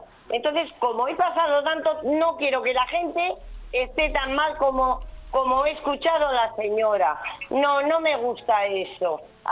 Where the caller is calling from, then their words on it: Murcia, Region of Murcia, Spain; de Murcia.